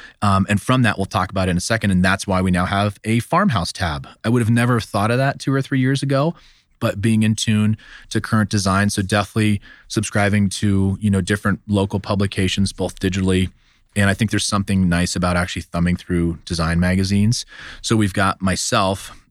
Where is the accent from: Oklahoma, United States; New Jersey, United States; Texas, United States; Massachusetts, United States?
Texas, United States; Dallas; I grew up in Dallas, Fort Worth area, and he truly did that.